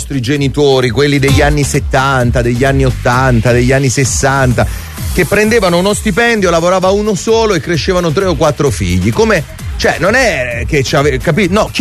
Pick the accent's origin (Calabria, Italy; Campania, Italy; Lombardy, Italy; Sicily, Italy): Campania, Italy; Pomigliano d'Arco; sono di Pomigliano d'Arco.